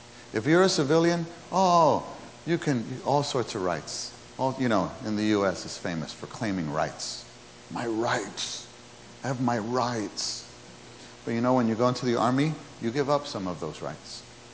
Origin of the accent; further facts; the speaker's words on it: New York City, New York, United States; I grew up in New York City, and I came to the church life when I was 14.